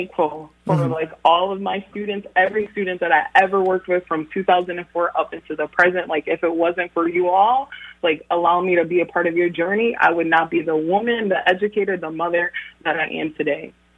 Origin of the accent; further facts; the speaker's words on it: Middletown, United States; because I'm not from Springfield. I'm from Middletown. To my Middletown community, who's always supported me.